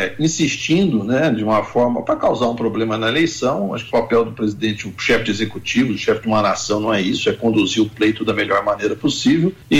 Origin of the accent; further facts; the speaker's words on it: Piraju, São Paulo, Brazil; born there; lá perto da minha terra, onde eu nasci, Piraju